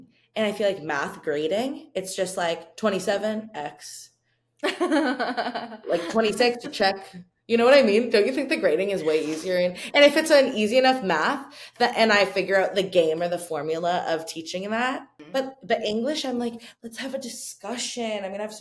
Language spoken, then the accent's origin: English; Los Angeles, California, United States; To me, as somebody who's born and raised in Los Angeles, the Hollywood sign is a mountain.